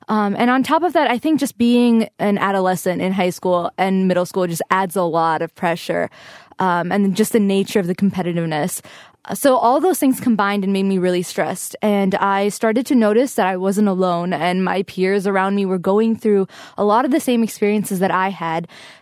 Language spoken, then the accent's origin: English; Wisconsin, United States; I think one thing that I struggled with being an Indian American, growing up in Wisconsin is finding a balance between my two identities.